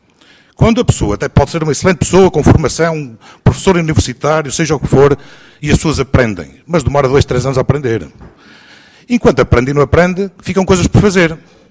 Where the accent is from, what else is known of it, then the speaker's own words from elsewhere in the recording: Norte, Portugal; born there; Mas é que eu vivo este assunto que nasci no Douro.